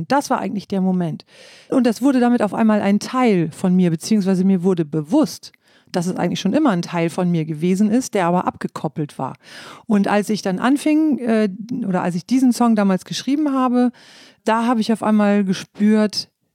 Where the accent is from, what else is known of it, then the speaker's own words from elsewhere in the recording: Lower Saxony, Germany; moved away; Also ich bin ja in Ostfriesland aufgewachsen und das war tatsächlich, seit ich da weggezogen bin, immer ein Thema für mich.